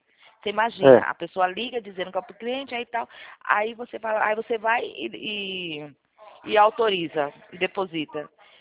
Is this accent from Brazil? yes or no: yes; Northeast Region, Brazil; porque eu sou nordestina, sabe?